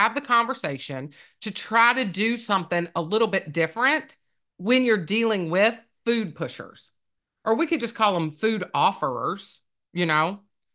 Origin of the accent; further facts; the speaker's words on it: Rock Hill, South Carolina, United States; I'm from Rock Hill, South Carolina. We neighbors.